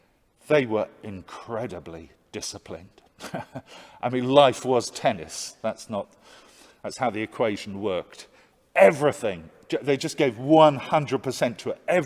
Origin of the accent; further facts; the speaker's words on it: East of England, United Kingdom; I was brought up in Essex